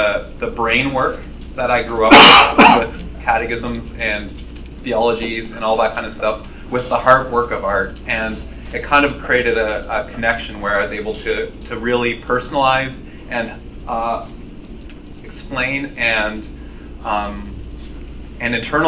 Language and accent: English; Hamilton, Ontario, Canada; I'm from Hamilton, Ontario, Canada.